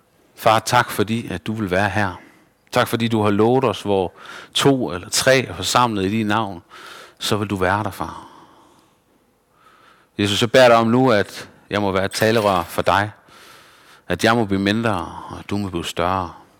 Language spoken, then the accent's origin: Danish; Esbjerg, Region of Southern Denmark, Denmark; Og så kommer jeg fra Esbjerg og er næsten lige fyldt 30 år.